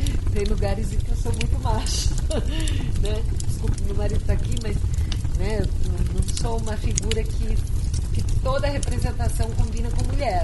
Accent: Brazil; Como nós, brasileiros, lidamos com os nossos... Com os nossos panos, com os nossos panos de casa

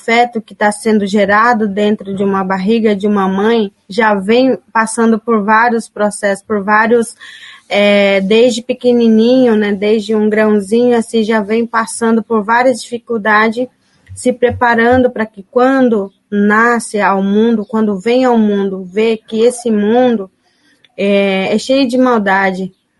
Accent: Amambai, Mato Grosso do Sul, Brazil; now in Dourados, Brazil; Minha aldeia se chama Guapuú, fica no município de Amambai. Atualmente, eu moro na cidade de Dourados, porque eu estou cursando o curso de gestão ambiental.

